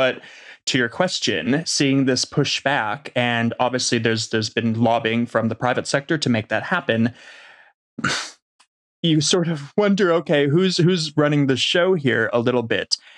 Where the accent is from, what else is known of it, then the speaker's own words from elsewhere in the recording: Los Angeles, California, United States; also born or lived in New York / Shanghai / Seoul; now in Melbourne, Australia; So for anybody listening, I'm originally from Los Angeles, but I do live in Melbourne. I've lived kind of all over the world. So New York, Shanghai, Seoul, and now here.